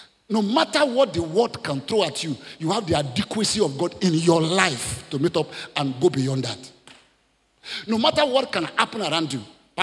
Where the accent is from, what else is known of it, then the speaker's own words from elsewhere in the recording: Nigeria; I'm a Nigerian too.